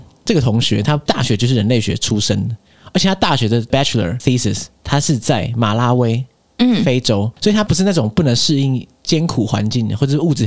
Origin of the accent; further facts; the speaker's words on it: Tainan, Taiwan; 那你就觉得我偏偏不想讲我是台湾人，我想讲我是台南人。